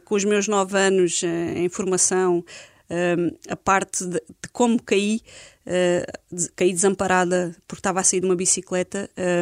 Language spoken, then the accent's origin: Portuguese; Alentejo, Portugal; é o meu Algarve ou o meu Alentejo, porque sou alentejana. Quando vou ao Alentejo passar alguns dias, sinto que estou em casa